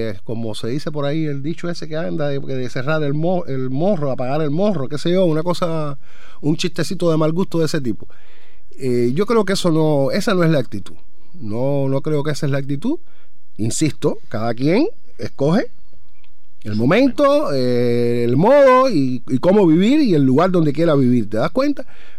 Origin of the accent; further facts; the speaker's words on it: Cienfuegos, Cuba; mira, yo soy cubano y soy cienfueguero. Por muchísimas razones, vivo orgulloso del país donde nací.